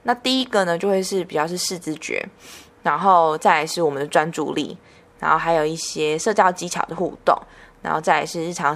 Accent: Taiwan; 我是台湾的语言治疗师以及职能治疗师

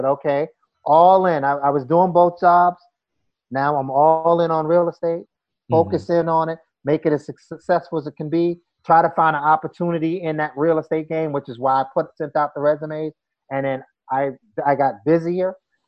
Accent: Bushwick, New York, United States; But I was born and raised in Bushwick, but Bed-Stuy, my formative years have been here.

